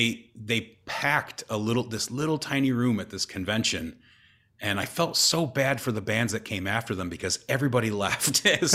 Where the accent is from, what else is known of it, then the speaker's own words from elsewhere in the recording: Viroqua, Wisconsin, United States; I'm from Viroqua. I grew up from Viroqua.